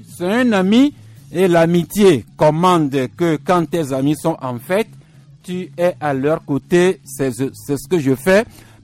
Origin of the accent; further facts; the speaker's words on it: Togo; tout comme la gouvernance politique chez nous au Togo et dans différents pays ailleurs